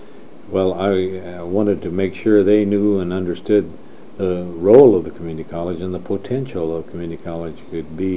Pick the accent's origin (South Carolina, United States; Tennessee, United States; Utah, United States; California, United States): California, United States; in that case I was from California